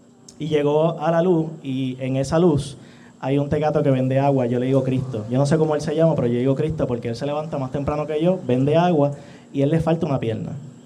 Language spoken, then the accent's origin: Spanish; Cabo Rojo, Puerto Rico; mucho gusto. Yo soy de Cabo Rojo originalmente.